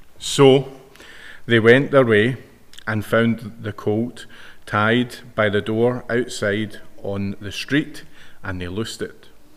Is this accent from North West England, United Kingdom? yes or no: no; Scotland, United Kingdom; I always think about sport because I'm from Scotland.